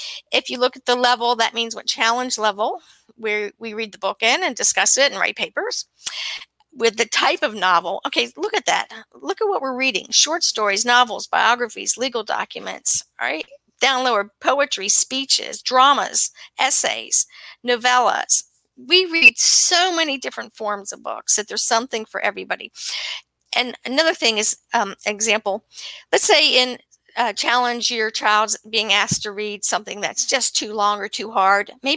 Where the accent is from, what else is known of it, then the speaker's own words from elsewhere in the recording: Annapolis, Maryland, United States; So the thing that's interesting about him is I grew up near the Naval Academy. I lived in Annapolis for quite a long time.